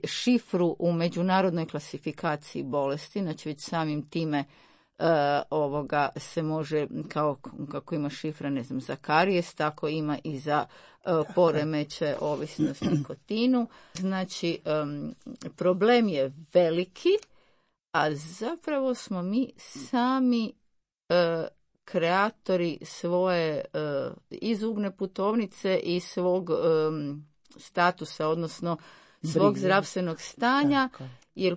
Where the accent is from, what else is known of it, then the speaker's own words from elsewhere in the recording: Zagreb, City of Zagreb, Croatia; Rođena sam u Zagrebu, tu sam završila osnovnu i srednju školu, nakon toga medicinski fakultet